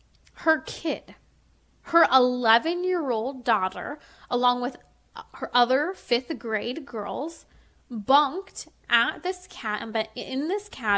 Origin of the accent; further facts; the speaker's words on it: Lake Arrowhead, California, United States; I grew up in Lake Arrowhead and Running Springs.